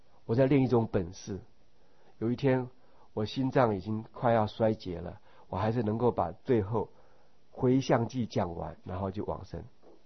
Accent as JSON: {"language": "Chinese", "country": "Taiwan", "also_born_or_lived": "Malaysia", "said": "你看我是标准的台湾人，国语还讲得很像外省人，对不对？我讲英文的时候呢，人家认为我是 ABC 啊。我大概好几年住在马来西亚的时候呢"}